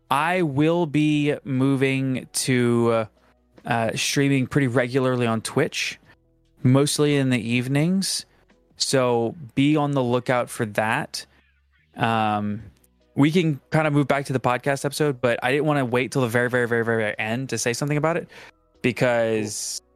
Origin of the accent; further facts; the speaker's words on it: New Orleans, Louisiana, United States; Listen, I grew up in New Orleans. I feel that. We have literal parties at funerals.